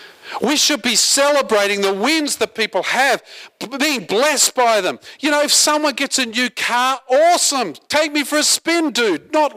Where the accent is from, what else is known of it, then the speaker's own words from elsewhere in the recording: Australia; And so Aussies, all due respect to us, and I'm as Aussie as a gum leaf and I love my nation